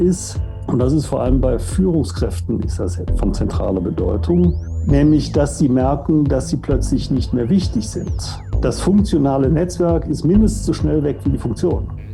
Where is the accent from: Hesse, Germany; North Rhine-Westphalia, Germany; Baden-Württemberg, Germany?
North Rhine-Westphalia, Germany; Cologne; born there; now in Munich, Germany; Jahrgang 58, Ehemann, Vater, Schwiegervater, Großvater, geboren in Köln, wohnhaft in München. Ansonsten im Wesentlichen Netzwerker, Karnevalsjäger und Katholik.